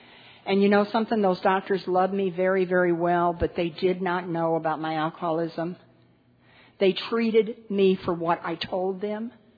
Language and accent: English; St. Louis, Missouri, United States; I had been taken down to Lynch Street in St. Louis. I'm originally from St. Louis.